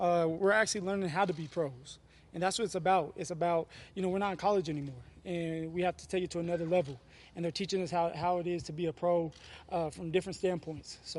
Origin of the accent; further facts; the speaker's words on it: Colorado, United States; Just being home, being able to play for my home state and represent my home state, and I'm proud. I'm proud to be able to stay home again.